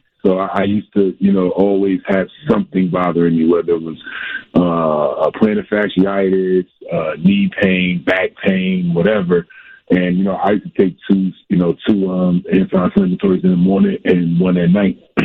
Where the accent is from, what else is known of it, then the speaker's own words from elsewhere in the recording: Orange, New Jersey, United States; because I grew up in Orange, New Jersey during the war on drugs era, the DARE era.